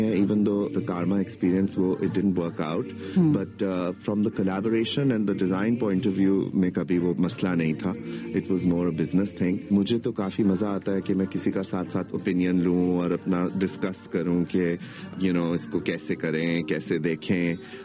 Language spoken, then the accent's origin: Urdu; Bahawalpur, Punjab, Pakistan; also born or lived in Iran; میری پیدائش ایران کی ہے اور میری تربیت بہاول پور کی ہے. I had a really rural up bringing, so I think I am quite دیسی ان سم ویز.